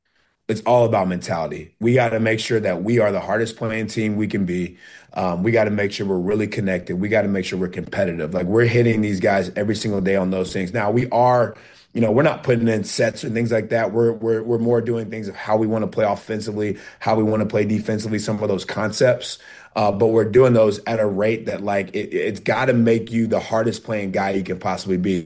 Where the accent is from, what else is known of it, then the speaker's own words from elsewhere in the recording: Alabama, United States; So, when I came here out of high school, I'm from Alabama.